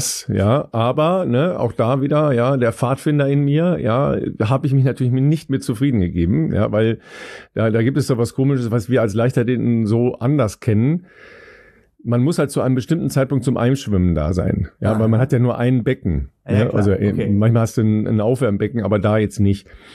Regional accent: Cologne, North Rhine-Westphalia, Germany; so ist das nun mal, wenn man als Kölner über Düsseldorf spricht.

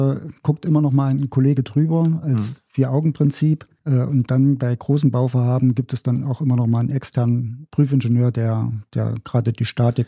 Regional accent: Erfurt, Thuringia, Germany; Ich bin Erfurter

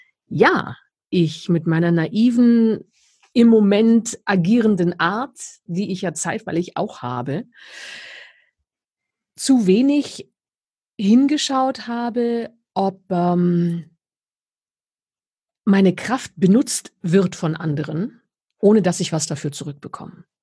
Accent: Wolfenbüttel, Lower Saxony, Germany; moved away; Also wirklich aus dem tiefsten Niedersachsen. Ich bin geboren in Wolfenbüttel.

